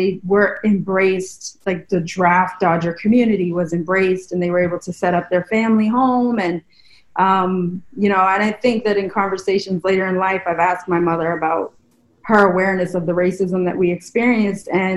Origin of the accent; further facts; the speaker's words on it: Ontario, Canada; I was born and raised in Northern Ontario, Canada, and I'm like one of six kids. We lived on a farm.